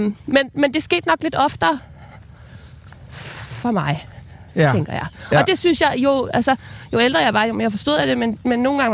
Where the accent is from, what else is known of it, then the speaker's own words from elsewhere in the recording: Copenhagen, Capital Region of Denmark, Denmark; born there; jeg er født på Nyhavn.